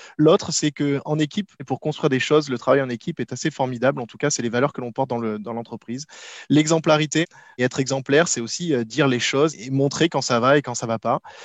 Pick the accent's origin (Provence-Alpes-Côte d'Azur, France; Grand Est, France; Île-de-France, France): Provence-Alpes-Côte d'Azur, France; Lambesc; born there; moi, j'ai 40 ans. Je suis né à Lambesc, dans un petit village à côté d'Aix-en-Provence. Donc, effectivement, je suis pas ardéchois, mais j'ai été très bien accueilli en Ardèche.